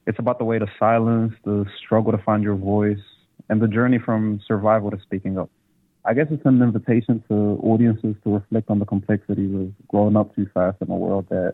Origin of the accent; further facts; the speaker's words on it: New Zealand; also born or lived in Walungu, Democratic Republic of the Congo; I am a water child, and I also have roots in Aotearoa, where I spent a majority of my formative years, as well as my adolescence.